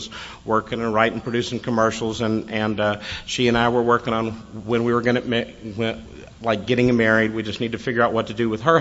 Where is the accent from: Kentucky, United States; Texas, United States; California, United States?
Kentucky, United States; also born or lived in Vietnam; And I grew up in Kentucky, and I never saw drugs when we were in high school.